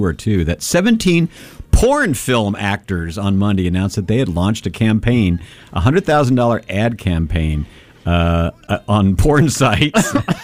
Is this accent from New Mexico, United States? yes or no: no; Kentucky, United States; one of the things about growing up in Eastern Kentucky, as I did